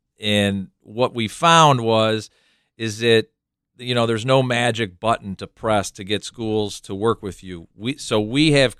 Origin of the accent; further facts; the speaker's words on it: Ohio, United States; I grew up in Ohio, right? And I think we're all Ohioans here.